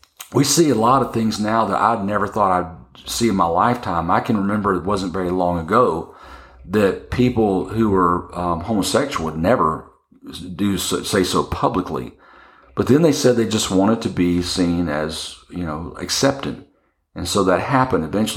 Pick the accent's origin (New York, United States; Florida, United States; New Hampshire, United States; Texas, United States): Texas, United States; Well, I grew up in Texas, and I grew up in other states. I've moved around quite a bit in my life.